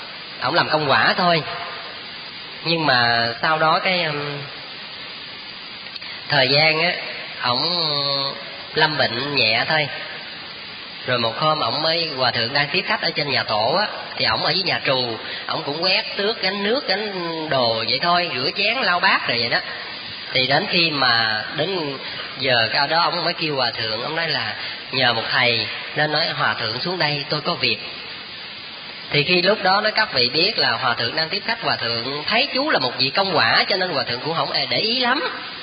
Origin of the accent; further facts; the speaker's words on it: Vĩnh Long, Vietnam; Các vị biết quê tôi ở Vĩnh Long, mình xuất thân từ tổ đình Phước Hậu, là cái chùa của sư cụ Khánh Anh ngày xưa đó.